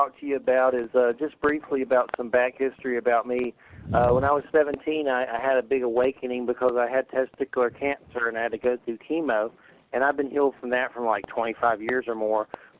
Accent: the South, United States; And I was raised in the South

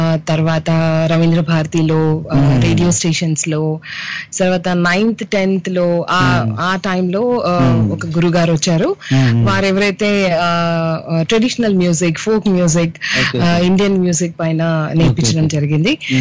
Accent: Hyderabad, Telangana, India; నేను పుట్టి పెరిగింది హైదరాబాద్ అండి. సో నేను మొలాలి ఈసీఐ నుంచి బిలాంగ్ చేశాను హైదరాబాద్ లో.

